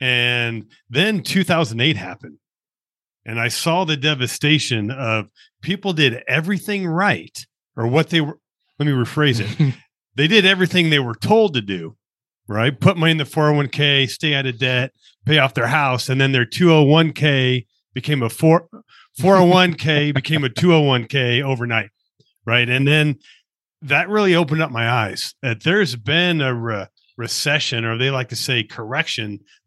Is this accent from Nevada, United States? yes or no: yes; Las Vegas, Nevada, United States; for me, I'm born and raised in Las Vegas.